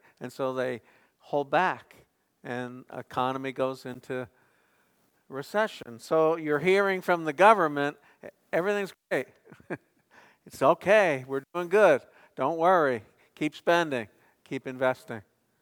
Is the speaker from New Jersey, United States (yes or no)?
yes; New Jersey, United States; And I grew up in Jersey. I'm a Jersey boy.